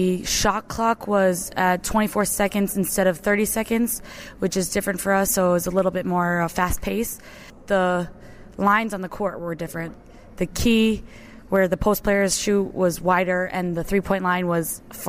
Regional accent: Milton, Massachusetts, United States; Milton, Massachusetts, United States.

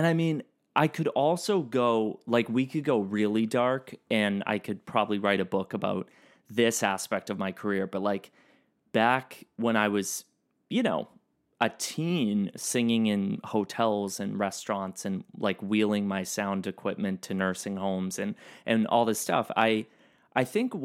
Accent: Boston, Massachusetts, United States; just growing up in Boston and growing up in like an Irish Catholic kind of dynamic

